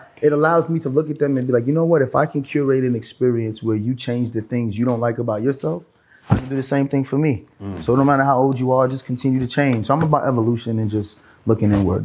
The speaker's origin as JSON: {"language": "English", "town": "Brooklyn", "region": "New York", "country": "United States", "tie": "born or raised there", "said": "growing up in Brooklyn in the 90s"}